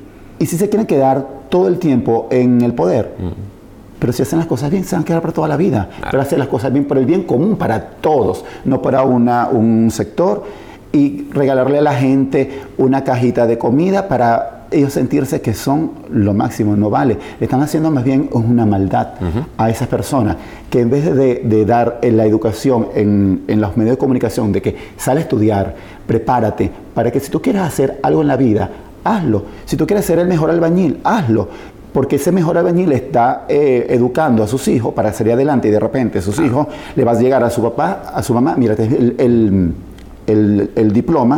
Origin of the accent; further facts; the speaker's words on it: Barquisimeto, Lara, Venezuela; moved away; also born or lived in Caracas; yo vengo de un barrio en Barquisimeto y yo no me quedé con el barrio en la cabeza. Yo salí de Barquisimeto a Caracas a ser lo que soy hoy en día.